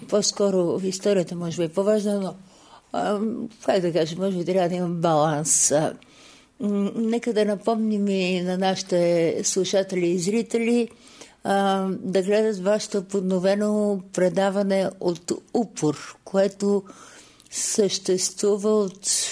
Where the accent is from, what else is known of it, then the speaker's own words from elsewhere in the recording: Batak, Pazardzhik Province, Bulgaria; От Батак съм Чичо. Знаеш ли Батак? Е там, зад горите. Много е далече. Бяхме 9 братя, а останах сам.